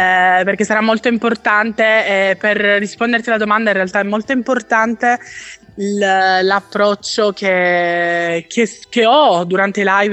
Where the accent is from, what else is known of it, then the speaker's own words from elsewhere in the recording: Catania, Sicily, Italy; Io provengo da Catania ed è una città molto molto viva